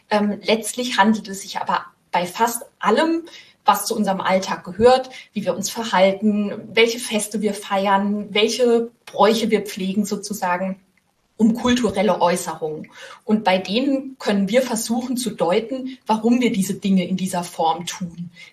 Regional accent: Rhineland-Palatinate, Germany; now in Rheinhessen, Germany; Also ich bin aus der Pfalz weggezogen, jetzt nicht so weit, nach Rheinhessen.

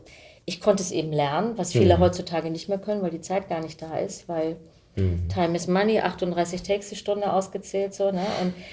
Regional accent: Hamburg, Germany; ich möchte so gerne nach Hamburg zurück. Ich war ja zwar quasi Hamburgerin

